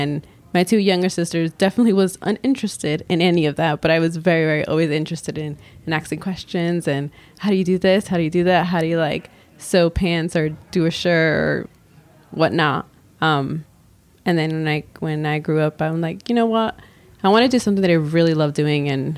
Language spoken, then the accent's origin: English; New York City, New York, United States; So born and raised in New York City. My both parents are Dominican, so they came to America when my mom was about 20.